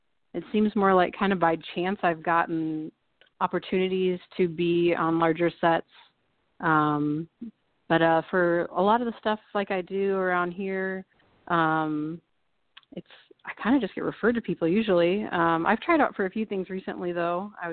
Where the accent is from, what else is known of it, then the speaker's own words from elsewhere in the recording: Lincoln, Nebraska, United States; also born or lived in California; And then when I moved home actually from California back to Lincoln, it was actually when I started meeting people who wanted to do actual movies.